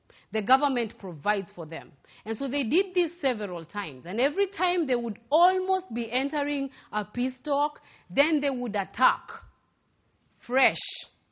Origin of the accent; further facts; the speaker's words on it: Uganda; So if I come from Uganda, you cannot ask me about Ghana.